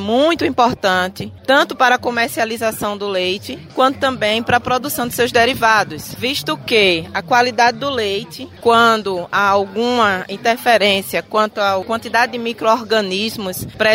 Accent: Pernambuco, Brazil; lá na minha região, que eu sou de Pernambuco, nós chamamos de queijo de manteiga.

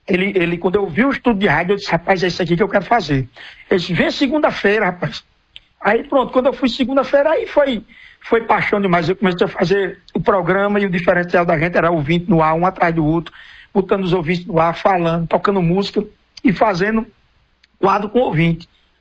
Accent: Rio Grande do Norte, Brazil; moved away; also born or lived in Ceará; E então, eu deixei, saí do Rio Grande do Norte, fui lá pro Ceará

